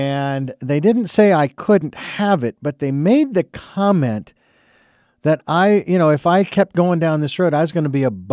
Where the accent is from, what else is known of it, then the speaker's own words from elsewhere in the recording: Southwest, United States; I'm from the Southwest, but I'm still, I guess you could say I'm from the South, but not the true South down in the eastern part of the country.